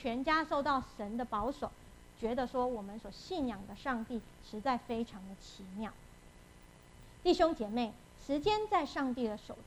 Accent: China; 我们中国人很相信这个食补嘛

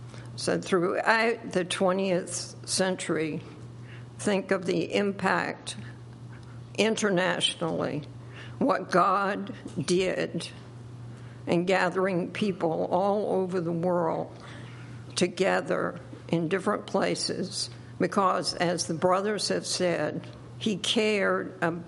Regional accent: Virginia, United States; now I'm from Southampton County, Virginia, myself

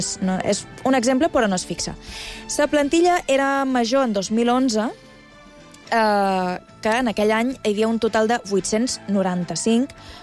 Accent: Buscastell, Balearic Islands, Spain; Jo els dic vados perquè ja saps que som de Buscastell.

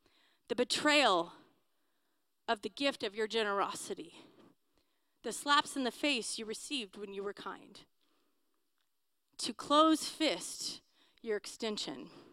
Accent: San Bernardino, California, United States; You see, but I'm from San Bernardino.

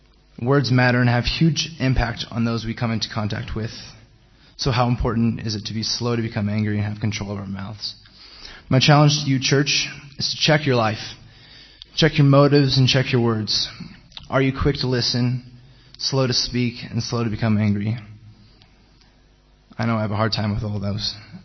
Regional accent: Portland, Oregon, United States; I grew up in Portland, Oregon, and I'm a junior at Life right now.

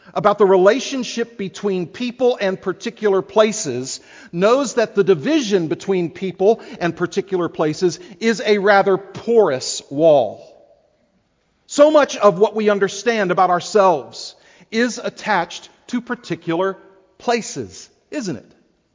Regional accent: Houston, Texas, United States; when General Assembly was in Houston, Texas, my hometown, I drove out to the neighborhood one afternoon to the house where I spent the first 8 years of my life.

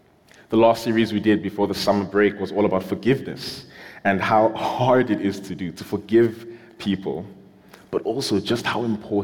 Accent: Nigeria; also born or lived in South Africa; now in Canada; I am Nigerian, as some of you might have guessed by my name.

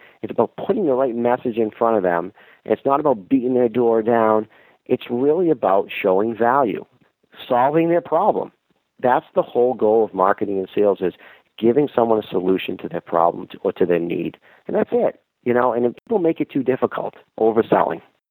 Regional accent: Boston, Massachusetts, United States; I don't know anyone in Syracuse. I'm a guy from Boston.

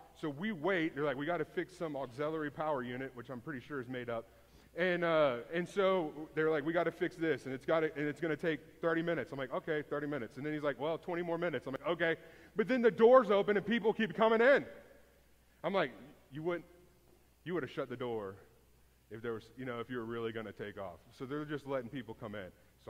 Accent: Houston, Texas, United States; I grew up in Houston.

